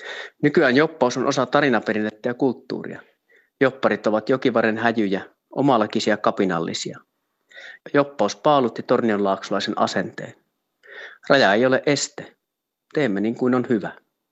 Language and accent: Finnish; Vojakkala, Norrbotten County, Sweden; Kotikyläni Vojakkalan kauppaan lähetettiin Suomesta lapsia